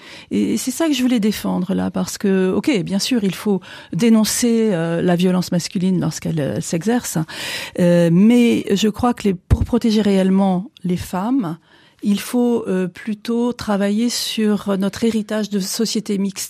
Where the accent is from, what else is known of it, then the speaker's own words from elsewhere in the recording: Southwest France, France; Je suis originaire du Sud-Ouest et dans cette zone, le viril est toujours avec mais correct.